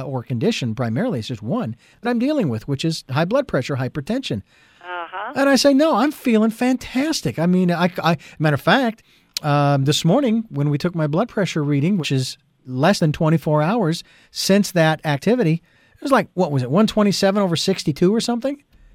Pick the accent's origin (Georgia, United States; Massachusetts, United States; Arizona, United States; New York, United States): Arizona, United States; Phoenix; now in Santa Barbara, United States; I'm from Phoenix, Arizona, and there are big parks in Phoenix that you can go to disconnect and de-stress